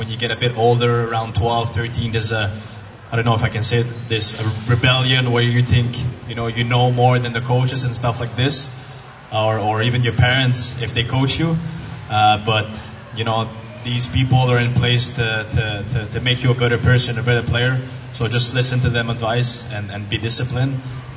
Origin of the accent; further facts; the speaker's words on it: Canada; You know, as Canadian, we're not all gifted.